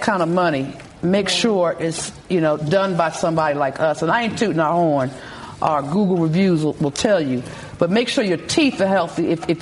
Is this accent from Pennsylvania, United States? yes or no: yes; Philadelphia, Pennsylvania, United States; I'm an OG from West Philly.